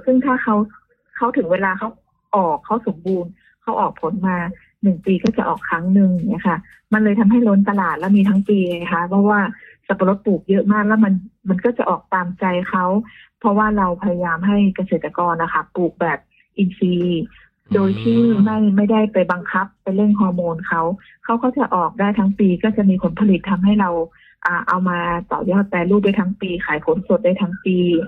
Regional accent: Chiang Rai, Thailand; เราเป็นคนเชียงรายอยากที่จะช่วยบ้านเกิด

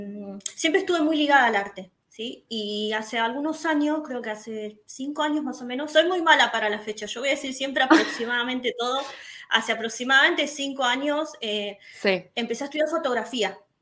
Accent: Quilmes, Buenos Aires Province, Argentina; Sí, de Quilmes.

